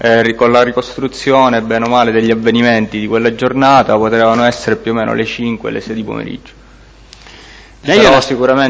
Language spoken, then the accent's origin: Italian; San Gregorio di Catania, Sicily, Italy; vengo da San Gregorio di Catania, sono nato l'1-2 del 1 febbraio del 1977. Sì. A Catania, sì.